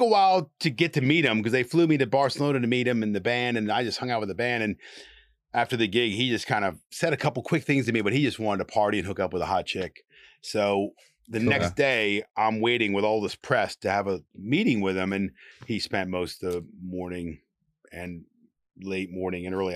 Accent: United States; I knew she, you know, was a singer, but I'm from America.

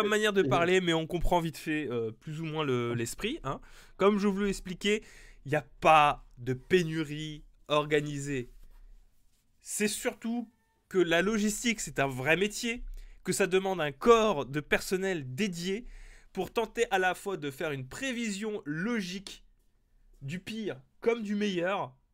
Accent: Bordeaux, Nouvelle-Aquitaine, France; Je suis de Bordeaux et je le sais bien, mais le gavé, il n'y a que nous que ça se dit.

